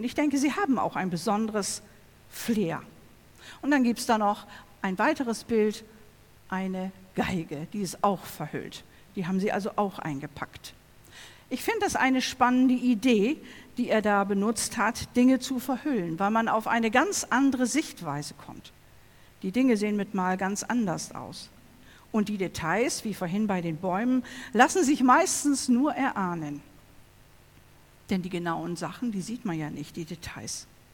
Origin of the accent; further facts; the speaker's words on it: Remels, Lower Saxony, Germany; ich komme aus Remels und habe dort Familie.